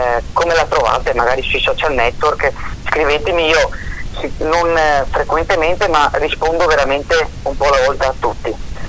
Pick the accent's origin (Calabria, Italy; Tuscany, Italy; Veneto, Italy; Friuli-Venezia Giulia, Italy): Veneto, Italy; una piccola città che è frazione del mio paese, e da lì è cominciato tutto in salita.